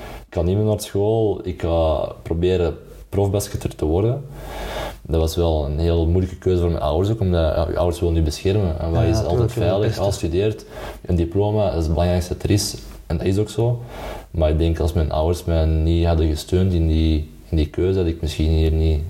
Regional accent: Antwerp, Flanders, Belgium; geboren en getogen in Antwerpen. Ik woon ook terug in Antwerpen, na 5 jaar niet meer in de stad gewoond hebben. Ik ben 24 jaar

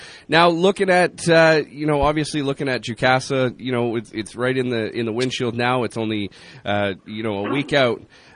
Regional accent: Canada; they blamed it on us being Canadian.

